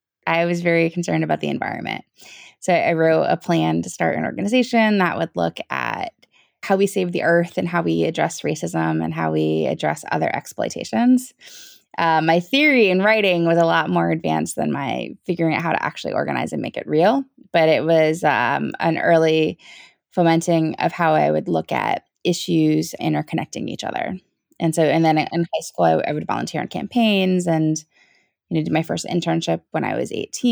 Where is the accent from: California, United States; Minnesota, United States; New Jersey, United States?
New Jersey, United States; Yes, I grew up in South Jersey, and my mom was a union member who worked for the state.